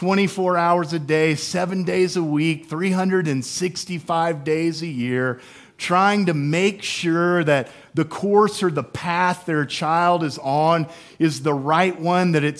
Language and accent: English; Houston, Texas, United States; I remember growing up, where I grew up in Houston, there was an old movie theater, the Alabama Theater